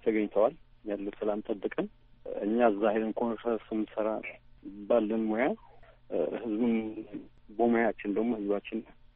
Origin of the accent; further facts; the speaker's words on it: Asmara, Maekel, Eritrea; እኔ አስመራ ተወልጄ ነው ያደግኩት።